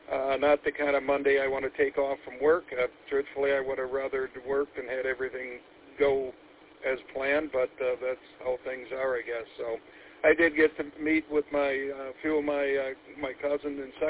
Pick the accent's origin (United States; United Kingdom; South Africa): United States; Flint, Michigan; the father of those neighbors that we had when we grew up in Flint.